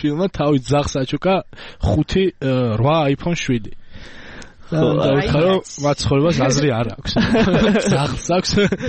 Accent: Tbilisi, Georgia; born or raised there

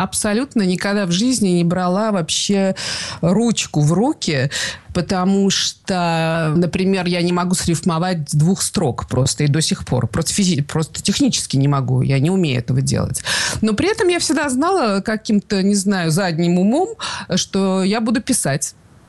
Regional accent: Tashkent, Uzbekistan; moved away as an adult; also born or lived in Saint Petersburg, Russia / Moscow, Russia; Я родилась совсем даже в Ташкенте, в Узбекистане, тогда еще в СССР, и даже там умудрилась школу закончить. Потом училась в Ленинградском университете на истории искусства, потом переехала в Москву, где жила довольно долго

